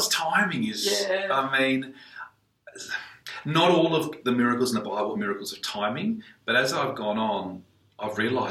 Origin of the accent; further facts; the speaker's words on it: Italy; now in Australia; I'm not sure that growing up in Italy or even growing up here in Australia that people really get that.